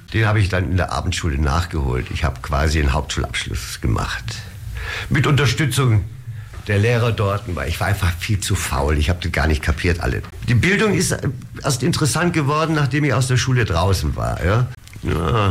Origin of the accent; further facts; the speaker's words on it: Neu-Ulm, Bavaria, Germany; born there; Geboren in Neu-Ulm. Ja? Das ist auf der anderen Seite von der Donau.